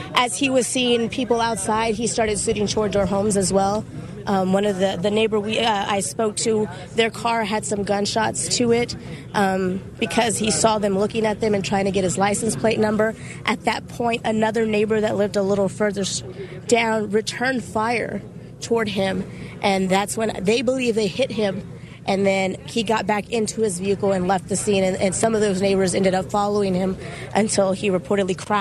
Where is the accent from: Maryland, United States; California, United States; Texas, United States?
Texas, United States; I grew up around here in Wilson County, and this is again, this is not something you see every day here